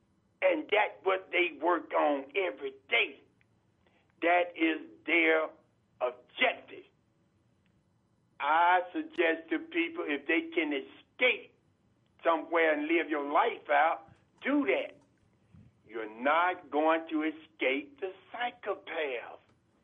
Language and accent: English; Birmingham, Alabama, United States; I grew up down in Birmingham, Alabama. I ran down to 16th Street Baptist Church when they bombed it. I lived in a place called Dynamite Hill.